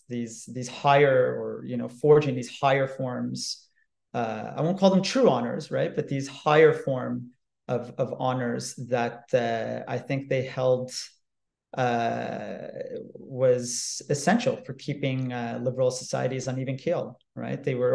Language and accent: English; Canada; You know, as a Canadian, I could come up with a specific example, but I'll park that for a moment.